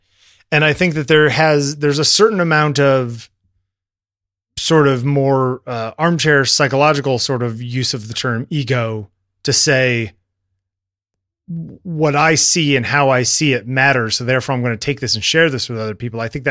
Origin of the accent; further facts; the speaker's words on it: United States; I would never say that, Jeffrey. I'm an American.